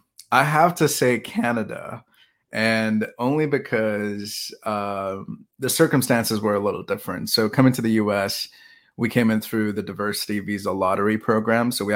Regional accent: Mumbai, Maharashtra, India; moved away as an adult; now in United States; I was born and raised in Mumbai, India. I grew up there. I finished my high school in Mumbai. And then my family decided to move to the U.S. Right after I finished high school at 18.

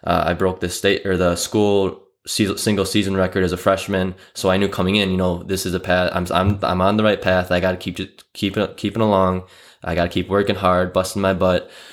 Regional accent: Wisconsin, United States; I'm born and raised in Wisconsin. Wisconsin boy, cheesehead.

